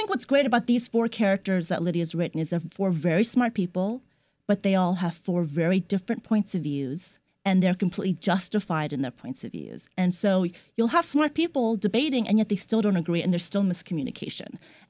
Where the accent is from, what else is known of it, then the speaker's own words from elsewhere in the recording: McLean, Virginia, United States; I grew up in McLean, Virginia.